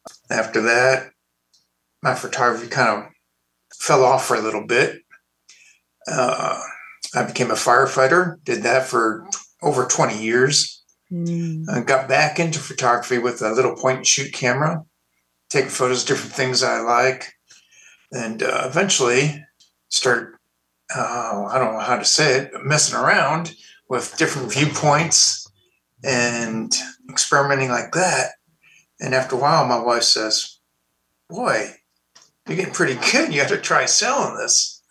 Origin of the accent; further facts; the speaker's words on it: Chicago, Illinois, United States; born there; also born or lived in East Coast / West Coast; Well, I was born in Chicago, but I lived all over the country because my dad was a Korean Navy guy. So I lived East Coast, West Coast, but now I'm back here in the Midwest.